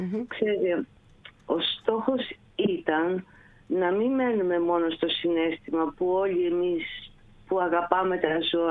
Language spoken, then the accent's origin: Greek; Heraklion, Crete, Greece; μεγάλωσα στο Ηράκλειο στην Κρήτη, ναι.